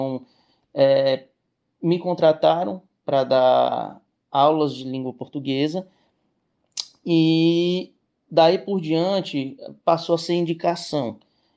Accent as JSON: {"language": "Portuguese", "town": "Fortaleza", "region": "Ceará", "country": "Brazil", "tie": "born or raised there", "said": "Bom, sou natural de Fortaleza, Ceará, que fica localizado na região nordeste do Brasil."}